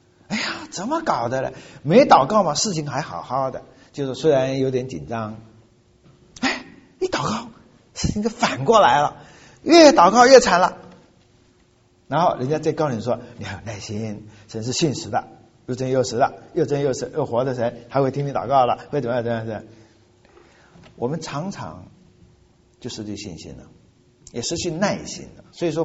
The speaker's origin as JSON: {"language": "Chinese", "country": "China", "said": "我们中国人是非常现实的，孔子都这么说嘛"}